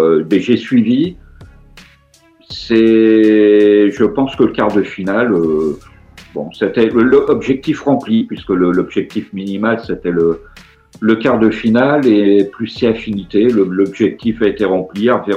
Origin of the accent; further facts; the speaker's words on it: France; parce que chez nous, en France, la mentalité de la jeunesse a évolué